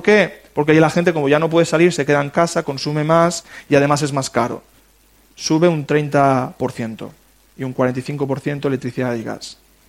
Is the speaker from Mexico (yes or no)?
no; Spain; Somos españoles y estos son presupuestos de familias españolas.